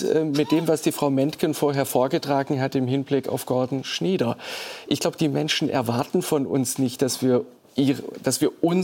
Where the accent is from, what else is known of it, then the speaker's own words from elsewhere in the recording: Baden-Württemberg, Germany; Ich komme aus Baden-Württemberg